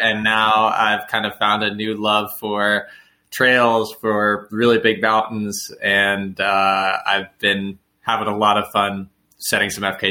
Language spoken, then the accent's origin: English; United States; I'm an American. I'm from the U.S.